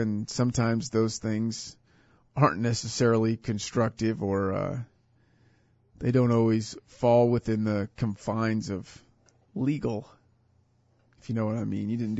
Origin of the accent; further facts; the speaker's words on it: Hutchinson, Kansas, United States; Here in my hometown of Hutchinson, Kansas, you hear some, it's not like an epidemic